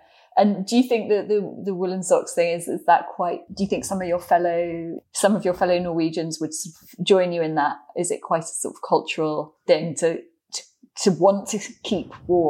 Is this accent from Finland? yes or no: no; London, United Kingdom; as a Londoner